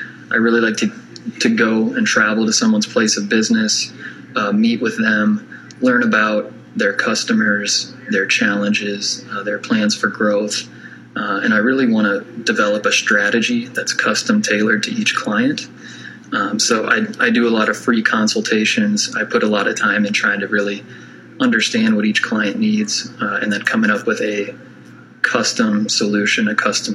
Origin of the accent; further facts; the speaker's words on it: Cherokee, Iowa, United States; Well, I'm from Cherokee. I grew up here. I graduated in the class of 2010. My parents are both business owners in this community